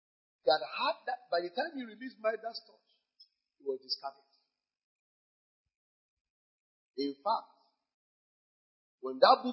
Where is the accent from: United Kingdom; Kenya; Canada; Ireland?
Kenya; I said, I'm a Kenyan man.